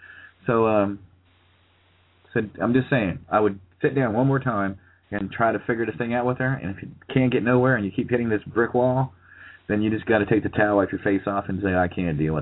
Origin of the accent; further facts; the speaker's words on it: Ohio, United States; I'm from Ohio.